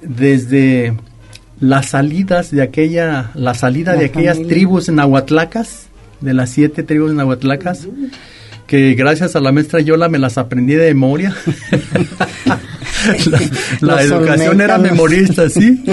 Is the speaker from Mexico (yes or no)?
yes; Colotlán, Jalisco, Mexico; Pues yo estoy llenísimo de gratitud con mi pueblo, que me ha distinguido dos veces en árbol.